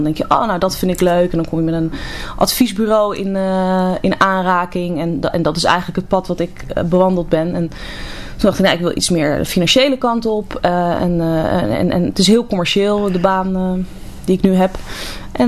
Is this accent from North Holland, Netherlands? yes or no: no; Oud-Beijerland, South Holland, Netherlands; also born or lived in Utrecht / Breda / Rotterdam; Eigenlijk opgegroeid in Oud-Beierland, in de Hoekse Waard. Mm-hmm. Vanuit de Hoekse Waard gaan studeren in Breda.